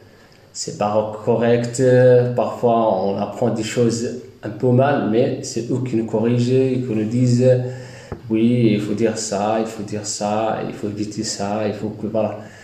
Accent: Western Sahara; French is a second language; now in Aire-sur-l'Adour, France; je suis d'origine de Sahara occidental, c'est Sahraoui, donc apatride. Donc je suis arrivé ici en France en 2017, voilà, à Bordeaux, et après je suis venu ici à Aire-sur-l'Adour.

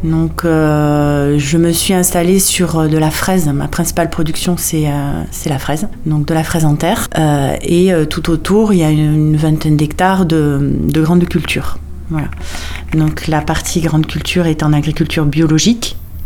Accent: Mont-de-Marsan, Nouvelle-Aquitaine, France; je suis originaire de Mont-de-Marsan, donc je suis née à Mont-de-Marsan, originaire d'une famille de 4 enfants, dont je suis la dernière.

